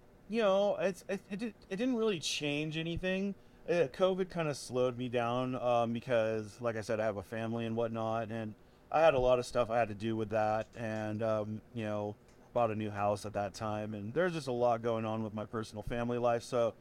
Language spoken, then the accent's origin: English; Santa Cruz, California, United States; Even though I'm from Santa Cruz, I used to come down here all the time